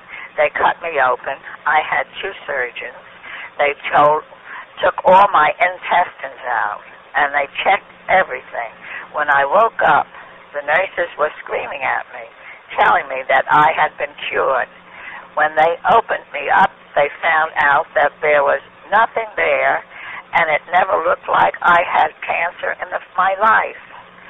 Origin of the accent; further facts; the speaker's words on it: Trenton, New Jersey, United States; I am from Trenton, New Jersey.